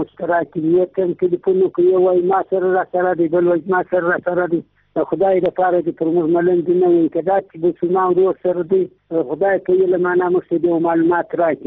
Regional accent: Kandahar, Afghanistan; زه د کندهار د ولایت یم د جړی ولسوالۍ اوسیدونکی یم.

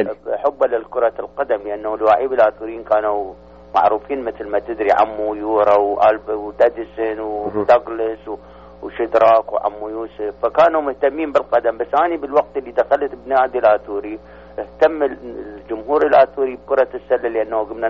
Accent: Iraq; moved away; لأن أنا لازلت عراقي صميم 100% مو 100% أنا صار 32 سنة بس أنا دمي ما تغيرت أنا بعدني عراقي

